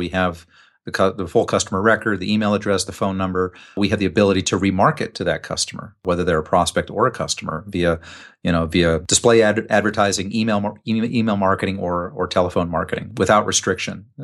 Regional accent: United States; I'm an American, obviously

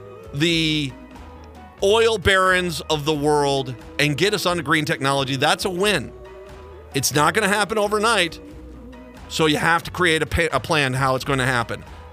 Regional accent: Minnesota, United States; I grew up in Minnesota. My dad, he said his two favorite colors are blue and green.

